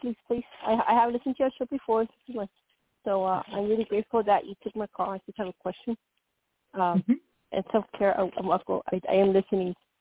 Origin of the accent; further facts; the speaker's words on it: Colorado, United States; I'm from Colorado.